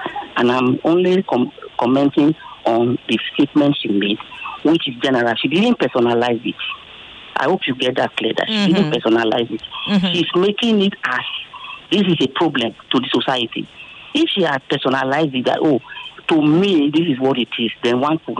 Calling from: Lagos, Nigeria; I'm calling from K2.

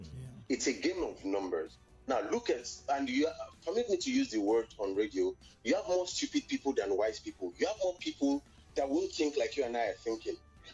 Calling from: Abuja, Federal Capital Territory, Nigeria; I'm calling from Abuja.

